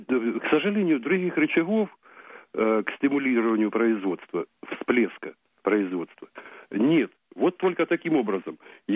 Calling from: Rostov-on-Don, Rostov Oblast, Russia; Я из Ростова-на-Дону.

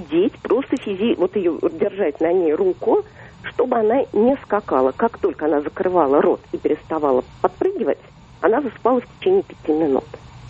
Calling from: Moscow, Russia; Я звоню из Москвы.

